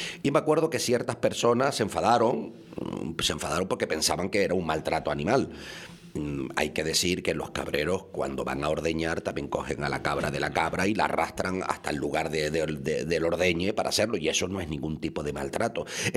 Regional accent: Punta Brava, Canary Islands, Spain; Yo me crié en Punta Brava y yo me acuerdo cuando yo tendría 10, 11, 12, 13 años, 14 años, se hacían varias hogueras

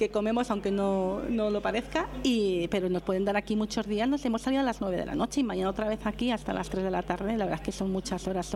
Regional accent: Segovia, Castile and León, Spain; now in Canary Islands, Spain; Yo la llevo porque soy española, soy castellana, soy segoviana y soy hija adoptiva de Canarias y me siento súper orgullosa.

